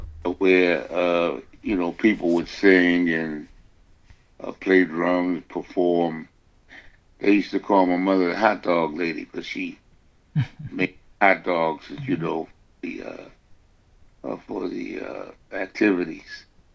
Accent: Philadelphia, Pennsylvania, United States; born there; Yeah, I was born in Philly.

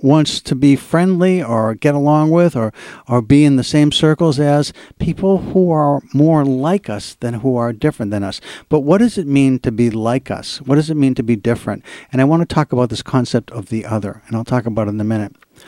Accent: Massachusetts, United States; I was brought up and raised in Massachusetts, and I'm a loyal sports fan of the Boston teams, or the New England teams.

